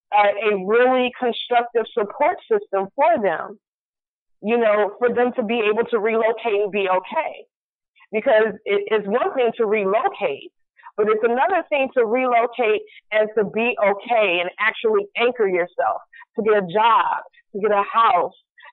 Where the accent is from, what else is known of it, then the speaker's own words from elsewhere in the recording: Benton Harbor, Michigan, United States; I, as I've stated before, I grew up in Benton Harbor, Michigan. And if you do not know, Benton Harbor, Michigan was one of those small, predominantly black towns